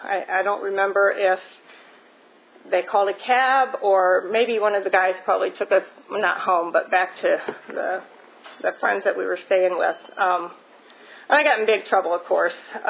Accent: Indiana, United States; also born or lived in Florida; and I grew up in Indiana, and then I moved to Florida with him, and then I moved back to Indiana when I got divorced.

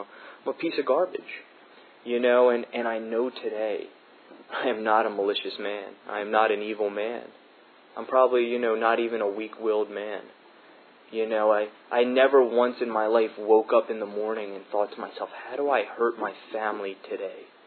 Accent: Baltimore, Maryland, United States; I'm from Baltimore originally, so you can imagine.

